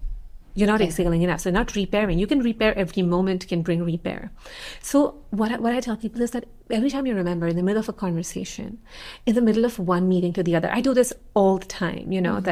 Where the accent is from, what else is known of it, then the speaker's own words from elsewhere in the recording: India; I grew up in India and I grew up in a very spiritual family